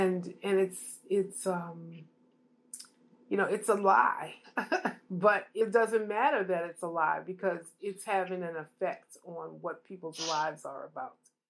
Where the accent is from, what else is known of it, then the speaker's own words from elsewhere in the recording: Baltimore, Maryland, United States; Of course, I grew up in Baltimore, a place that many people who are from Baltimore know as Sandtown, western side of Baltimore.